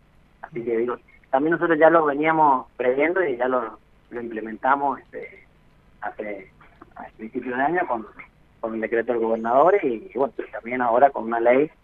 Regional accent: San Juan, Argentina; somos ciudadanos sanjuaninos, de los problemas que hay en energía

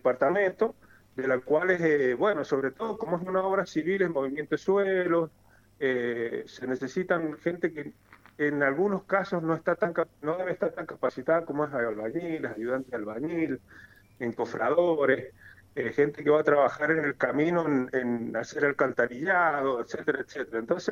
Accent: San Juan, Argentina; soy de acá de San Juan, soy de Hatcher en realidad

